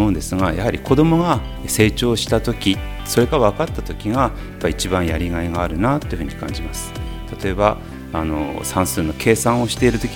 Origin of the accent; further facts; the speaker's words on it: Yokote, Akita, Japan; 出身は、横手市です。今は平城町というところに住んでいますが、横手市内を転々として、今のところに住んでいます。